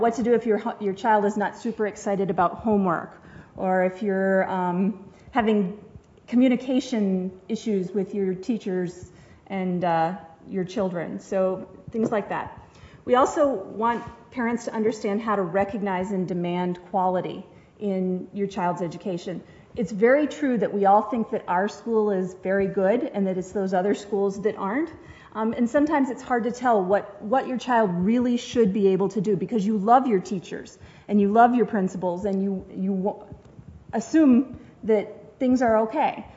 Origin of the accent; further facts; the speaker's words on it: Milwaukee, Wisconsin, United States; I am from Milwaukee, and our program has been there since 2007.